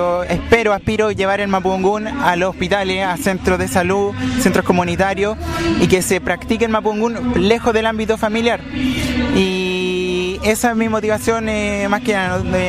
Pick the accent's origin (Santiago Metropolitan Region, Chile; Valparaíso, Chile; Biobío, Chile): Santiago Metropolitan Region, Chile; Santiago; born there; yo soy mapuche aymara, nací en Santiago, estudio medicina en Santiago, voy en quinto año